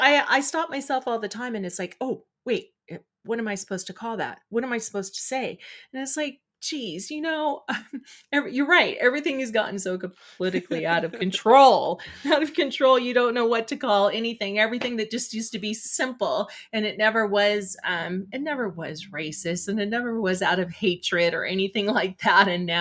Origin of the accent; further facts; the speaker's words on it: California, United States; Yeah, growing up in California, I know exactly what you're talking about. And because we were by the foothills, it's just smog.